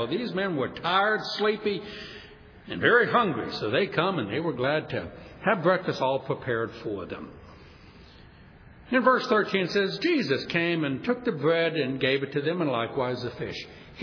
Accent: New Orleans, Louisiana, United States; I'm from New Orleans and we got a little boat and went out there

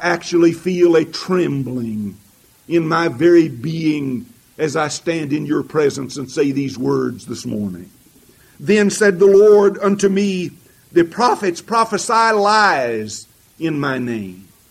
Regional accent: Arkansas, United States; I grew up in Arkansas, and Arkansas is uncomfortably close to Oklahoma

